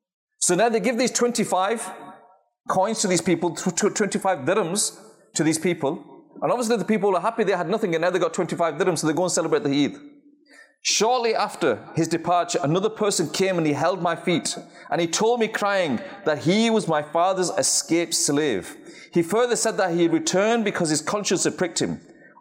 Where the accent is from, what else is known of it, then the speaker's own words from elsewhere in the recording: Bury, North West England, United Kingdom; I'm from Bury